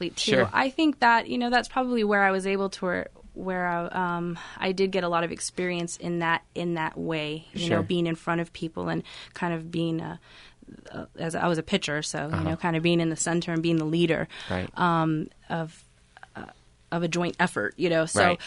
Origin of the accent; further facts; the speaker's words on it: Tucson, Arizona, United States; also born or lived in Ajo; I think I'm from Tucson. I was born in Ajo. We moved here when I was like 3, I think, or so.